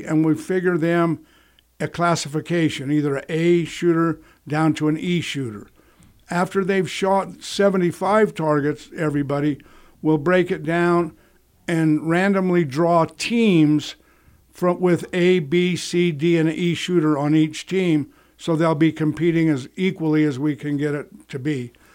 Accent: Helper, Utah, United States; I grew up in Helper, lived here for 50 years. Unfortunately, moved away for a while. I come back.

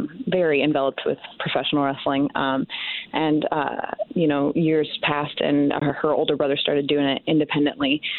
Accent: Indiana, United States; I am so excited that AEW has made their way to, you know, my home state.

